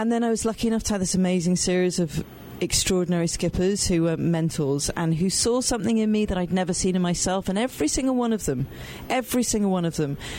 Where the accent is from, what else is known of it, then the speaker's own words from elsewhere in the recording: England, United Kingdom; born there; My father was Welsh. My mother's Scottish. I was born in England.